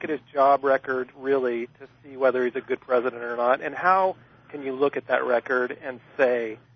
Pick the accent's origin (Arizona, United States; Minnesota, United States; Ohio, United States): Arizona, United States; If it helps, I grew up in Arizona, and I've met a lot of folks that think like you.